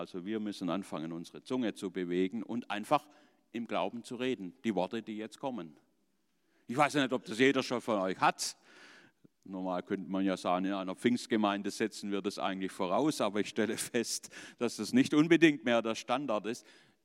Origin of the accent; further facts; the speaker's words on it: Stuttgart, Baden-Württemberg, Germany; ich bin in Stuttgart aufgewachsen, groß geworden mit Brigitte in der Kinderkirche. Wir sind 5 Buben in unserer Familie gewesen